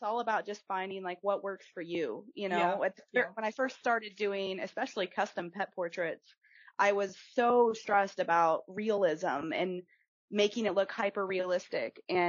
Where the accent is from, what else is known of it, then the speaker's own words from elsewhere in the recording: Kansas City, Kansas, United States; I am from Kansas, born in Kansas City, Kansas. And I've lived here my whole life, mostly.